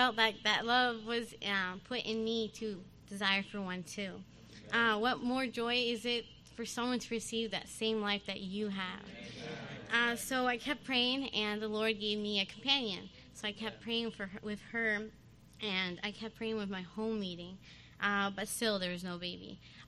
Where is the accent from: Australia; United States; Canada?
Canada; Calgary, Alberta; I'm from Calgary.